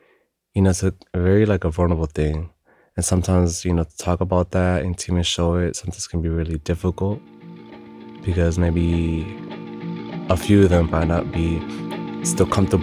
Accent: Dallas, Texas, United States; born there; also born or lived in Tamaulipas, Mexico; I was born in Dallas, Texas. But I also like to claim a lot of like Tamaulipas

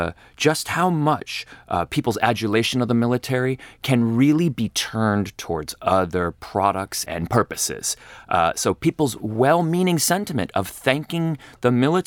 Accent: Northeast, United States; Where I grew up in the Northeast, I was practically an albino, albino buffalo.

